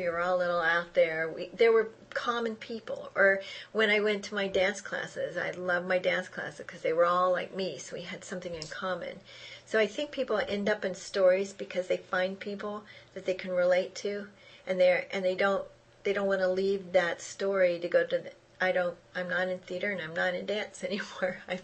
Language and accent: English; San Antonio, Texas, United States; born there; the story I was born in San Antonio, Texas.